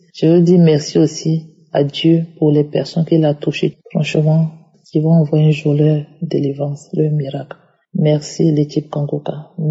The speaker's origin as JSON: {"language": "French", "country": "Côte d’Ivoire", "lives_now": "London, United Kingdom", "said": "Je suis une Ivoirienne résidant à Londres."}